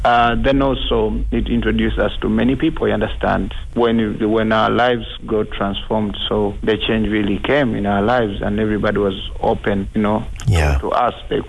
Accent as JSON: {"language": "English", "town": "Kampala", "region": "Central Region", "country": "Uganda", "tie": "born or raised there", "said": "I come from Uganda, a country in Africa. I grew up in a slum called Kosovo, which happens to be one of the biggest slums in Kampala."}